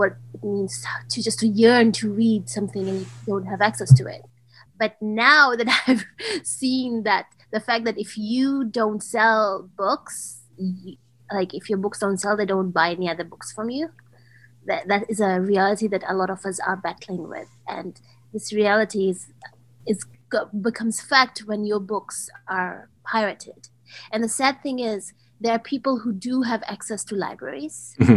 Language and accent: English; Lautoka, Western Division, Fiji; now in Canada; when I came from Fiji to Canada, one suitcase was books only.